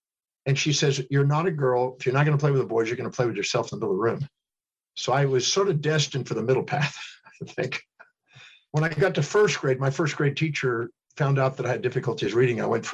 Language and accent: English; Houston, Texas, United States; born there; I was born in Houston, Texas, 1954. So I'm going on 68.